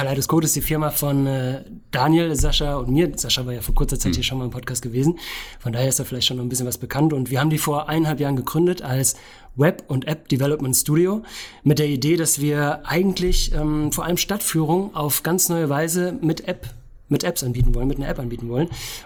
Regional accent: Bachrain, Hesse, Germany; ich komme aus Bachrhein, bin 83 geboren und jetzt quasi in der Version 4.0 seit kurzem.

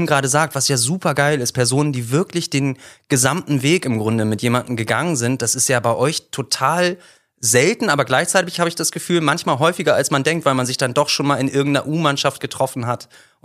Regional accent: Bremen, Germany; ich komme aus Bremen-Nord, wirklich. Jetzt Kaff ist zu viel gesagt, aber sehr weiter Stadtrand

